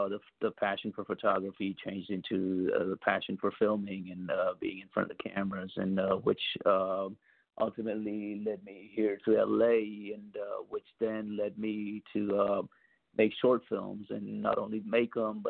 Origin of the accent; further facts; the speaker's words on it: India; Yes, I'm Indian. Both of my parents are Indian as well.